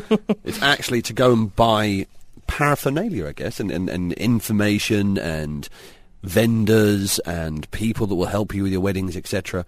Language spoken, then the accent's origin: English; London, United Kingdom; my wife's Russian and I'm from London.